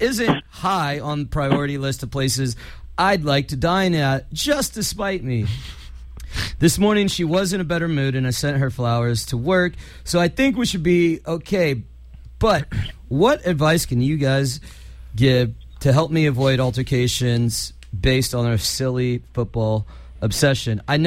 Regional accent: California, United States; I grew up in the Bay Area and I've been a lifelong Niners fan

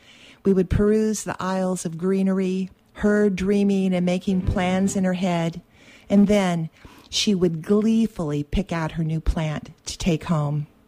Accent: Chico, California, United States; also born or lived in Durham; I grew up here in Chico. I was actually grew up in Durham until I was six, and then I moved here to Chico and grew up here, left for a few years, and came back.

